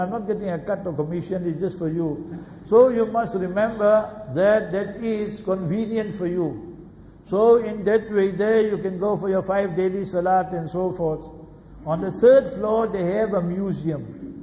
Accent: South Africa; I said, Zafar, I'm from South Africa. I need somebody just to show me around.

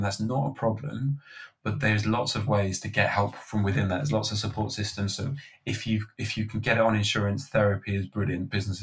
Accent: Wales, United Kingdom; We say it's Ellen, which means, as a Welshman, I needed some Welsh in there.

